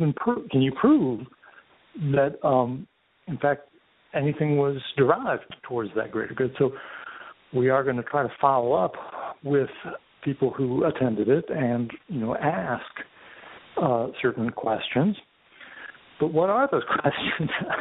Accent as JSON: {"language": "English", "region": "Indiana", "country": "United States", "tie": "born or raised there", "said": "growing up in Indiana, in a suburb of Indianapolis, almost 100% white suburb"}